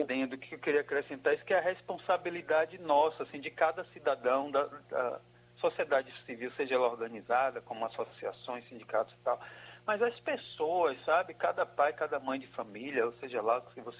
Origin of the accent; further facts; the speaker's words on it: Brazil; Eu, como brasileiro, realmente fiquei extremamente envergonhado, né?